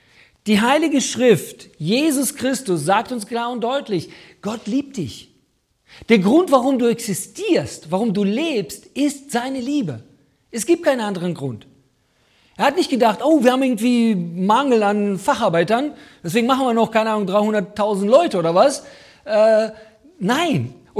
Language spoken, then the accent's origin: German; Weilerswist, North Rhine-Westphalia, Germany; ich komme aus Weilerswist